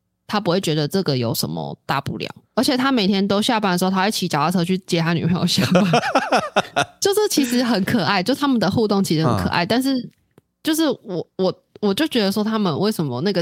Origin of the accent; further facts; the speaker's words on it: Taiwan; 可能因为我们是台湾人嘛